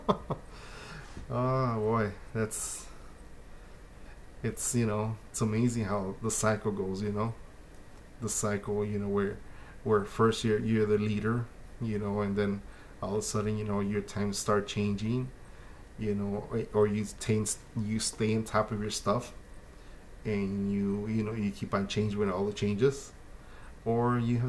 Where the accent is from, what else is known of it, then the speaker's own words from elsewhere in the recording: Chicago, Illinois, United States; So I was born and raised in Bucktown, Wicker Park, you know, Humboldt Park, and those were my areas. You know, that I was born and raised.